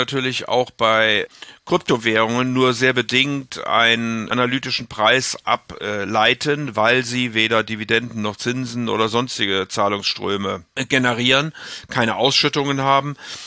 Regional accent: Rhineland, Germany; Ein Optimist bleibe ich natürlich als Rheinländer, klar.

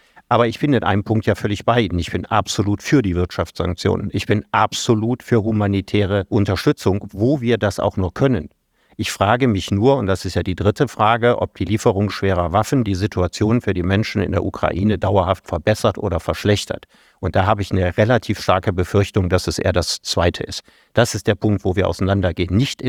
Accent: Solingen, North Rhine-Westphalia, Germany; Das ist so viel wie meine Heimatstadt Solingen.

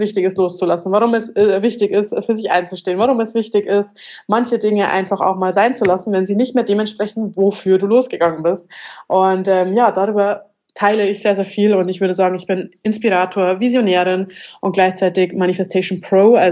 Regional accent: Bavaria, Germany; ich bin ursprünglich, komme ich aus Bayern, reise allerdings seit 4 Jahren um die Welt, bin mit Hauptstandort Zypern jetzt die ganze Zeit unterwegs gewesen

